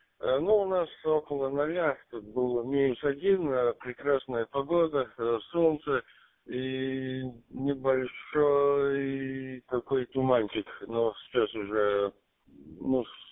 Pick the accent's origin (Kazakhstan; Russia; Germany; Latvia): Latvia; now in United Kingdom; Ну, у меня другой позывной латвийский. Я вообще сам латыш.